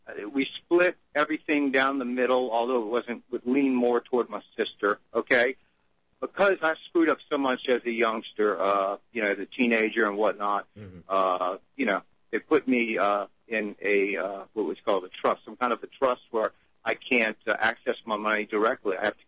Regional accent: Metairie, Louisiana, United States; now in Detroit, United States; first of all, we're from Metairie, Louisiana, and what happened is we left, you know, the house to, you know, evacuate for Katrina

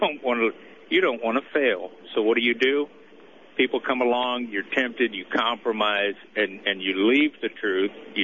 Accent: Detroit, Michigan, United States; I'm 50 years old. I grew up in Detroit, and I went to the public schools.

